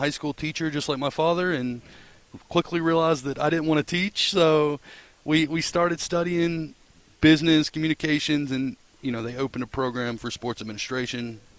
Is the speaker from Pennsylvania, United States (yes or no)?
no; Crossville, Tennessee, United States; also born or lived in Hendersonville; I grew up in Crossville, Tennessee. Okay. And then moved to the Hendersonville area when I was in high school.